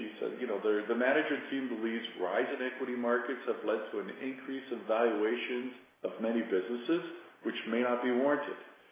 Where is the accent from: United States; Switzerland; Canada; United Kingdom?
Canada; Okay, we'll start with Canada, being Canadian ourselves.